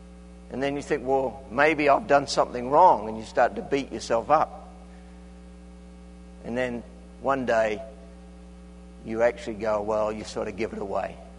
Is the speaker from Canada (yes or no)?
no; Australia; I'm from Australia.